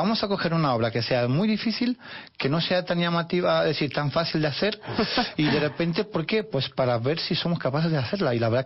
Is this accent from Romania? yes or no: yes; Romania; yo soy de Rumanía, Mariana también